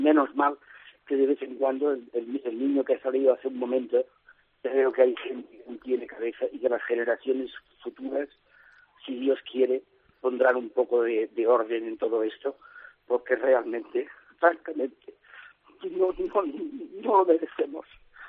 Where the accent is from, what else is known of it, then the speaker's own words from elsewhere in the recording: Catalonia, Spain; realmente lo de hoy es un día triste, triste, triste para nuestra querida Cataluña, evidentemente. Que mi tierra esté en manos de estos insensatos y estos locos